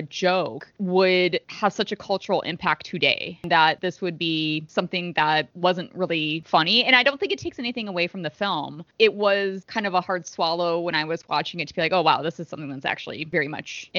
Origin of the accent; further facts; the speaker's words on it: Chicago, Illinois, United States; Derek just mentioned that I'm originally from Chicago.